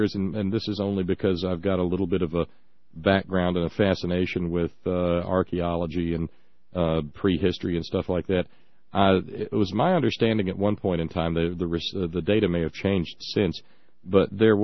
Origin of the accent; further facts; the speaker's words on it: the South, United States; And being the Southerner that I am, Preston